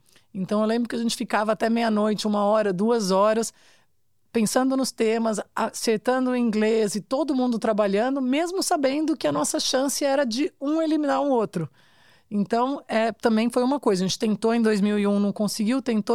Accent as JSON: {"language": "Portuguese", "town": "São Carlos", "region": "São Paulo", "country": "Brazil", "tie": "born or raised there", "moved": "as an adult", "lives_now": "São Paulo, Brazil", "said": "quando eu mudei para São Paulo, em 2001, que eu saí de São Carlos e fui para São Paulo"}